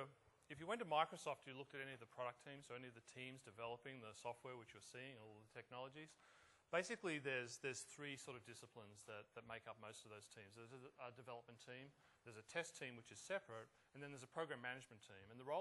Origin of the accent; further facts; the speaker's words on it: Brisbane, Queensland, Australia; accent: Australian; now in Redmond, United States; I've been over in Redmond now for 9 years. I'm originally an Australian, if you can tell from the accent. Grew up in Brisbane, lived on the coast for about 12 years before moving over to Microsoft over in Redmond.